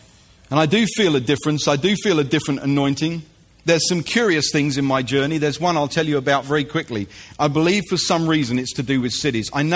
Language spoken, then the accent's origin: English; United Kingdom; I'm a Brit and I read the Apostles' Creed all my life.